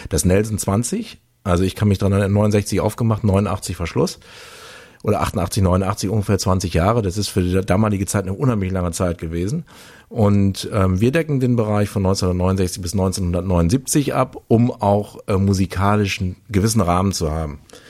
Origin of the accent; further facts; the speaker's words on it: Lingen, Lower Saxony, Germany; also ich komme aus Lingen, die anderen beiden nicht